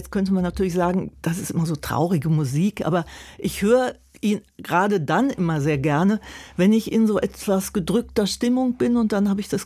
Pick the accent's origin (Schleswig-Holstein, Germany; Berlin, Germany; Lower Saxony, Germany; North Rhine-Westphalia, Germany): Lower Saxony, Germany; Salzgitter; also born or lived in Kaiserslautern; Ich habe da eine ganz schöne Kindheit verbracht, Salzgitterbad. Damals, ja, Zonenrandgebiet hieß es. Am Harzvorland.